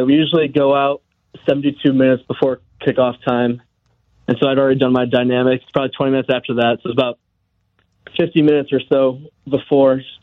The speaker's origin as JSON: {"language": "English", "town": "Chicago", "region": "Illinois", "country": "United States", "tie": "born or raised there", "said": "So, I grew up in Chicago area, mm-hmm. so always loved watching the Cats."}